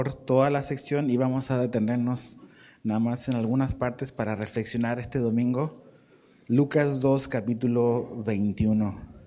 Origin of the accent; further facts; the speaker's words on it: Chile; moved away; Si mi acento es un poco extraño, es porque soy chileno y llevo 20 años viviendo ya aquí entre ustedes